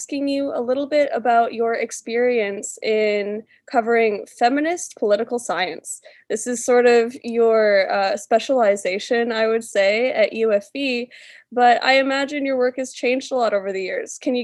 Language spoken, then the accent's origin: English; British Columbia, Canada; I've seen them around just living in Metro Vancouver. And the list could go on. Honestly, growing up in the Fraser Valley, it did seem to me like there was quite a manifestation of conservative beliefs.